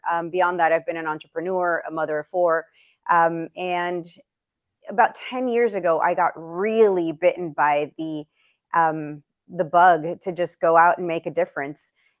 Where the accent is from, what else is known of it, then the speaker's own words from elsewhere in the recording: United States; born there; also born or lived in Venezuela; I was actually born in the U.S. My parents were both born and raised in Cuba.